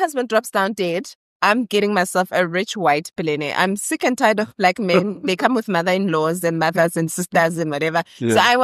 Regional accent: Daveyton, Gauteng, South Africa; But I'm from Daveyton, so I come out of shop no can.

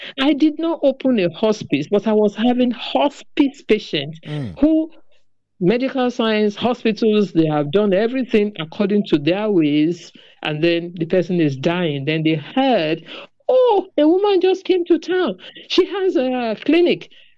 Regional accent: Nigeria; when I returned back to my home country, Nigeria.

